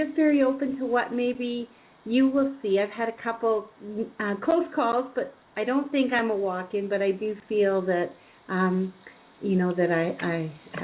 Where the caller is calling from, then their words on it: Ontario, Canada; I'm calling from Canada.